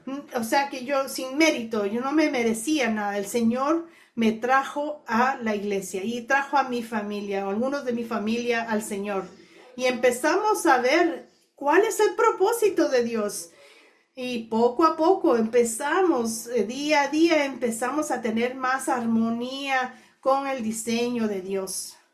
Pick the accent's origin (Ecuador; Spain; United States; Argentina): United States; Brooklyn, New York; born there; Y ahí en Brooklyn, yo nací en Brooklyn.